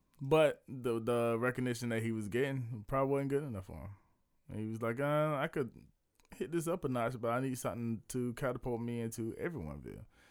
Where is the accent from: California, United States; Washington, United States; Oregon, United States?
Washington, United States; Yeah, that was the way we grew up in Washington.